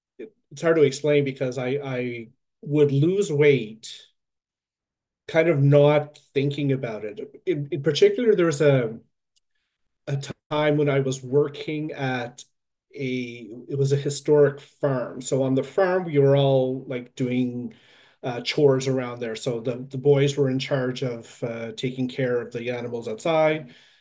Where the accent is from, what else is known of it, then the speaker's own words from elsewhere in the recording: New Brunswick, Canada; So we did come from it was a small farm, a sustenance farm. So, it wasn't that unusual, particularly growing up in New Brunswick, to have such a large family, and in particularly a French Canadian family.